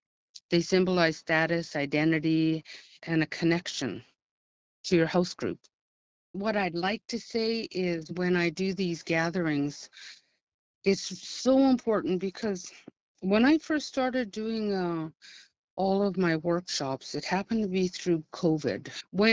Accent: Alert Bay, British Columbia, Canada; born there; she came from Alert Bay. So I was born in Alert Bay. My crest, when I go home, is a blue heron under Wallace's house.

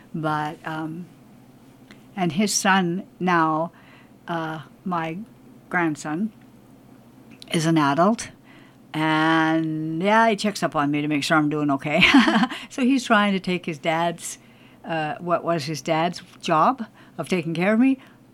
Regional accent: Vancouver, British Columbia, Canada; born there; now in Smithers, Canada; I was born in Vancouver.

